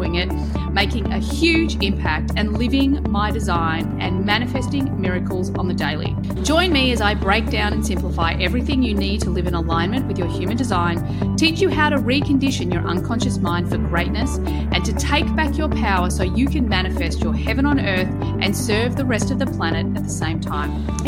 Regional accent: Australia; I'm Australian.

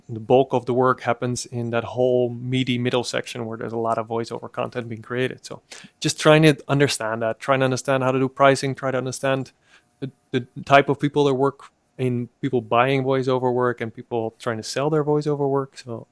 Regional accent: Netherlands; English is a second language; moved away as an adult; I'm from the Netherlands.

